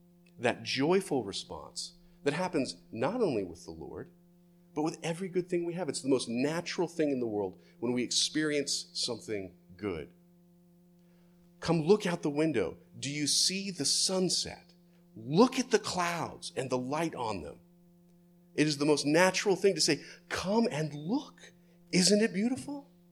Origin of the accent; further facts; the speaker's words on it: Florida, United States; I grew up in Central Florida, where snow is a rumor.